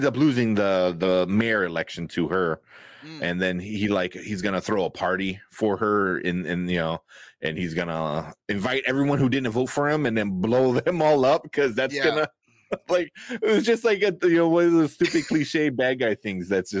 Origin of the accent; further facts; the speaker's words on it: Plainfield, Illinois, United States; if you tell somebody, "Oh, I'm from Plainfield, Illinois,"